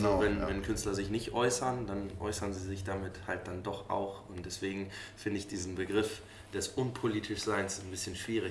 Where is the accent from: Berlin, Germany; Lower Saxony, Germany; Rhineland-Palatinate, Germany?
Lower Saxony, Germany; aus dem Norden von Niedersachsen, Nordwesten von Niedersachsen kommen, von der Nordseeküste im Grunde mehr oder weniger weg, kann man ja durchaus auch sich als Norddeutscher identifizieren. Und das tun wir auch ganz stark. Wir sind sehr verwurzelt in unserer Heimat.